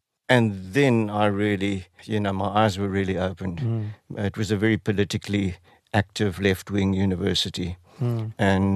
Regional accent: South Africa; make people laugh at the fact, at the absurdity of being South African.

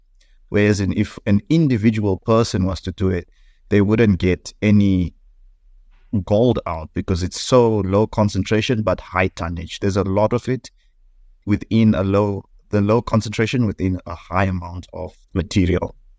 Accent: Johannesburg, Gauteng, South Africa; When I was growing up, I thought these were natural features. I grew up in the Johannesburg area.

